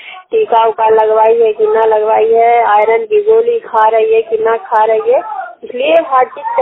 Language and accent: Hindi; Bihar, India; नौ जिला नालंदा की रहने वाली हूँ।